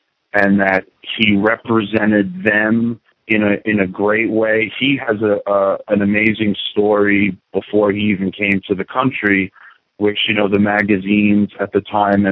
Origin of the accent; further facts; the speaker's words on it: Long Island, New York, United States; being that, you know, shirt-tearing Hulkamaniac in the 80s growing up on Long Island and, you know, my Italian relatives from Brooklyn watching me watch wrestling